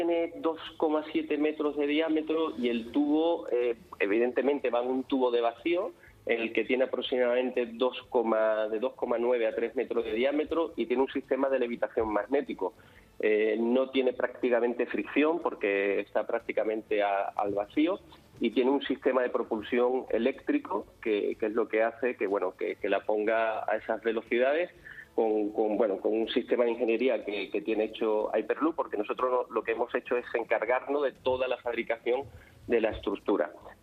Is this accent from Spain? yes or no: yes; Cádiz, Andalusia, Spain; yo que soy gaditano, pues también un defensor de mi tierra y del talento que existe en Andalucía y que existe en Cádiz